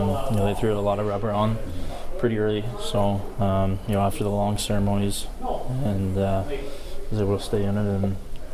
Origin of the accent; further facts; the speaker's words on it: United States; being an American, a fellow old teammate